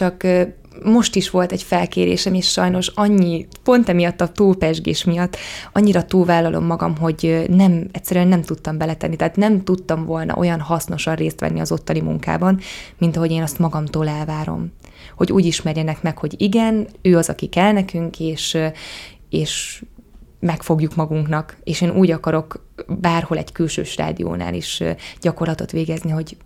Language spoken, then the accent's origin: Hungarian; Dorokháza, Nógrád, Hungary; Én eredetileg egy Nógrád megyei pici faluból, egy 1000 lelkes kis faluból, Dorokházáról származom, ami Salgótarjántól 25 kilométerre fekszik.